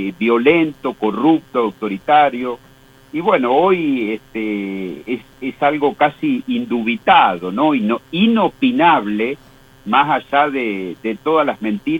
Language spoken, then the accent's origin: Spanish; Navarro, Buenos Aires Province, Argentina; born there; also born or lived in Santa Cruz; Yo me vine de vuelta, yo soy nacido en Navarro, la provincia sí. De Buenos Aires, me volví de Santa Cruz en el 2010 y en el 2007.